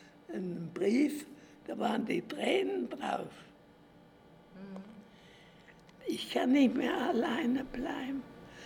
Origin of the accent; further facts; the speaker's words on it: Thuringia, Germany; born there; Ich bin bei Gotha.